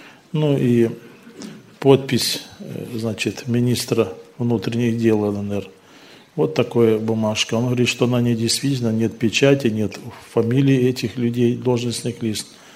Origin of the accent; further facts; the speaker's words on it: Luhansk, Luhansk Oblast, Ukraine; все знают, что я из Луганска.